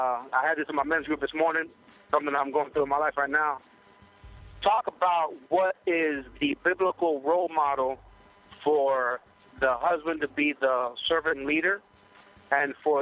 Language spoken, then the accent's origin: English; Miami, Florida, United States; now in South Carolina, United States; I'm from Miami, but I live in South Carolina.